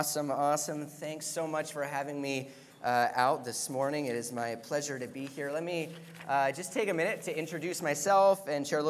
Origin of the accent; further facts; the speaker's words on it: Florida, United States; I didn't originally grow up here in Minnesota. I grew up in Florida, so a much warmer place generally than we experience here.